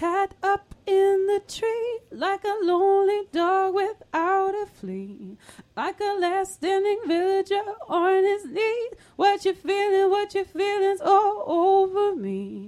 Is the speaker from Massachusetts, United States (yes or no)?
no; Hartford, Connecticut, United States; I'm from Hartford, Connecticut.